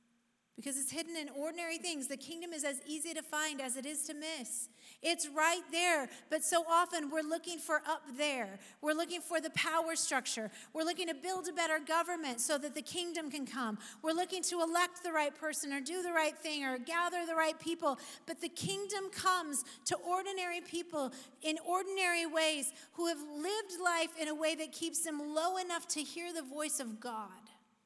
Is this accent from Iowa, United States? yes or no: no; Oregon, United States; we were like, "We are from Oregon. We got this."